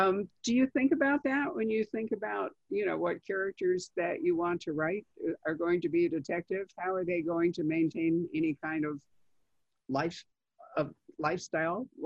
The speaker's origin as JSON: {"language": "English", "town": "Chicago", "region": "Illinois", "country": "United States", "tie": "born or raised there", "said": "And I remember how amazed I was, because I grew up in Chicago where something like that was just, shrunk it off."}